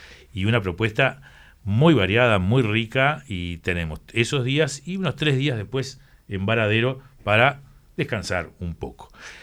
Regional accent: Uruguay; Aparentemente, bien, somos uruguayos, todo lo dejamos para último momento

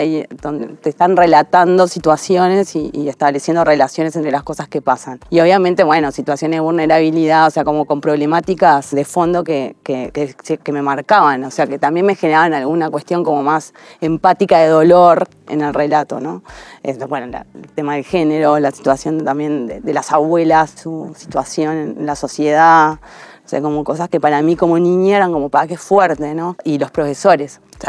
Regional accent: Tarariras, Colonia, Uruguay; Yo soy de Colonia, de Tarariras

